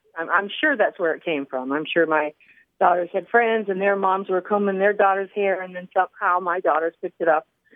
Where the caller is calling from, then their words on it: Kenai, Alaska, United States; I'm calling from Kenai, Alaska.